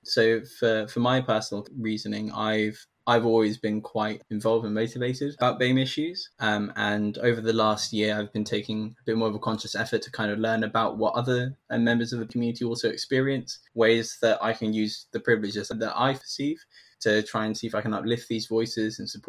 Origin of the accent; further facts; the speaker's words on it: Margate, South East England, United Kingdom; For me, my parents are both from Sri Lanka. They came in the 90s. I grew up in Margate in Kent, and I spent the last 4 years living in Brighton as a student.